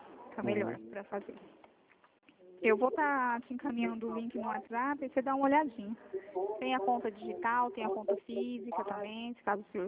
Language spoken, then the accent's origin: Portuguese; Colíder, Mato Grosso, Brazil; born there; now in Dourados, Brazil; Eu sou nascida em Colíder, Mato Grosso.